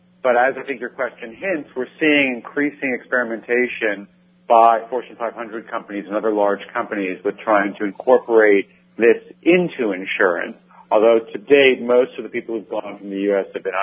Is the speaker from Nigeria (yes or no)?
no; Canada; now in United States; I'm a Canadian by origin, although I've been living here for a long time in the States.